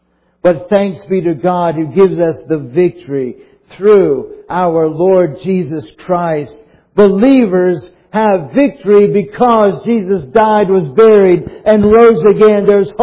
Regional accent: St. Petersburg, Florida, United States; there was an indention in the church I grew up in St. Petersburg, Florida, the last pew, just like we have here.

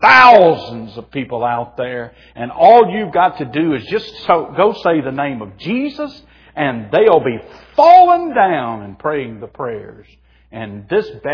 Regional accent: Louisiana, United States; I said, "Well, I'm from Louisiana."

